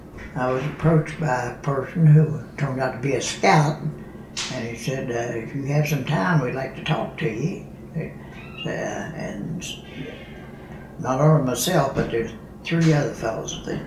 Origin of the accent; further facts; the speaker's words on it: Charleston, West Virginia, United States; Charleston, West Virginia.